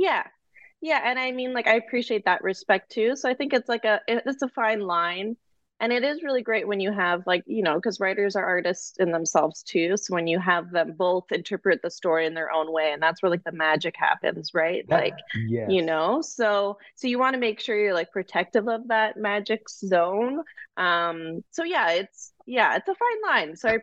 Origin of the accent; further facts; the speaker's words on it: Richmond, British Columbia, Canada; I'm going to do the full life story. I was born and raised in Canada.